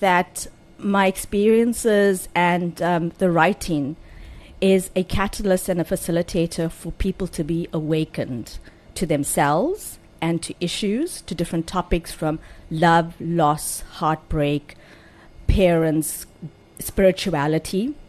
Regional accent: Chatsworth, KwaZulu-Natal, South Africa; So I grew up in Chatsworth, and I used to do music.

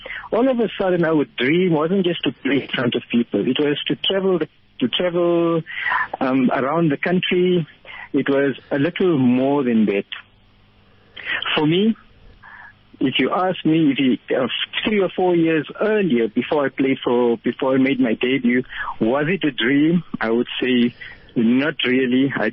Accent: Vereeniging, Gauteng, South Africa; We grew up in Vereeniging.

